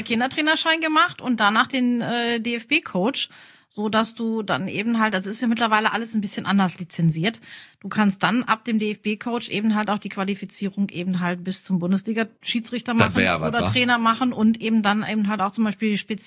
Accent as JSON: {"language": "German", "town": "Bottrop", "region": "North Rhine-Westphalia", "country": "Germany", "tie": "born or raised there", "said": "Geboren in der Innenstadt, also gewohnt erst in der Innenstadt, dann von der Ort, dann Boy, dann Welleheim, dann Wartenbrock."}